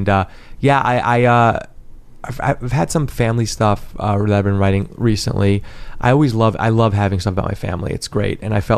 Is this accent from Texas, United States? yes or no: no; New York, United States; And, you know, because I'm from New York.